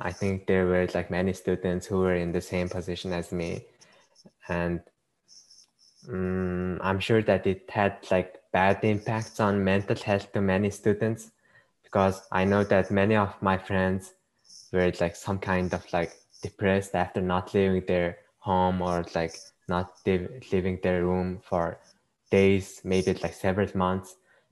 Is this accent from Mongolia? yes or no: yes; Mongolia; English is a second language; now in United States; going back to my home country after school like moved all online was impossible for me because Mongolia wasn't accepting anyone from the States.